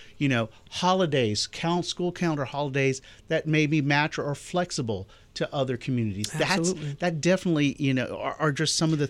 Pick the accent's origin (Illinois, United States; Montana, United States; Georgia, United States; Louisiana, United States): Georgia, United States; Augusta; there is another special election out in my hometown of Augusta